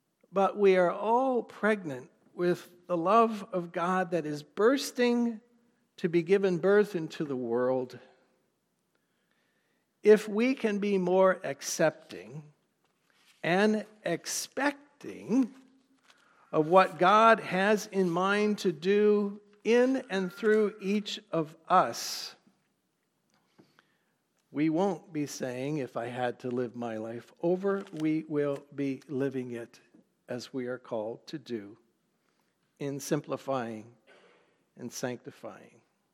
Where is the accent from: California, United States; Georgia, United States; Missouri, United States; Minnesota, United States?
Missouri, United States; St. Louis; she hails from my hometown of St. Louis